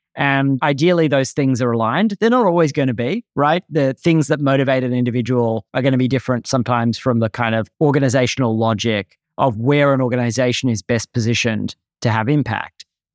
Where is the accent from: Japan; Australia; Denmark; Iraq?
Australia; moved away as an adult; now in United States; I grew up in Australia, moved to the US as a young adult